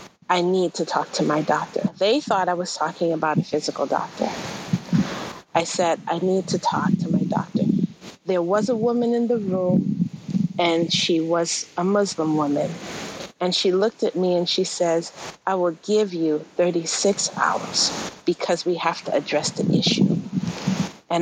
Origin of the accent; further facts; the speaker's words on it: New York, United States; I run an urban farm in Maryland. I'm a New Yorker that lives in Maryland.